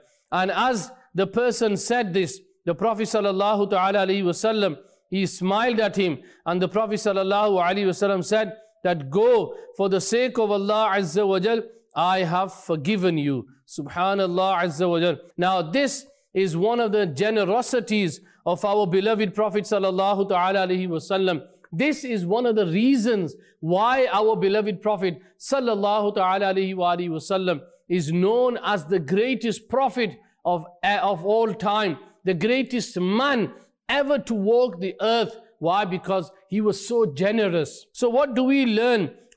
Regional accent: Burnley, North West England, United Kingdom; I am from Burnley.

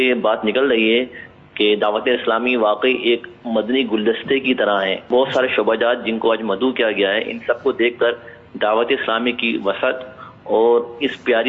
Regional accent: Karachi, Sindh, Pakistan; now in United Arab Emirates; متحدہ عرب امارات سے، میں کراچی پاکستان مریض کا رہنے والا ہوں،

